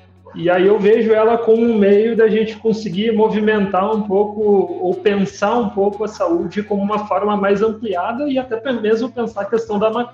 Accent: Santa Maria, Rio Grande do Sul, Brazil; now in Concórdia, Brazil; Eu sou natural de Santa Maria, no Rio Grande do Sul. Mas atualmente moro em Concórdia, Santa Catarina. Tenho 29 anos.

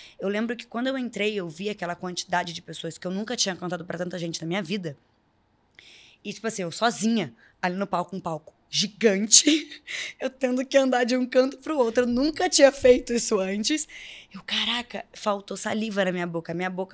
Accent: Brazil; born there; Nasci aqui no Brasil

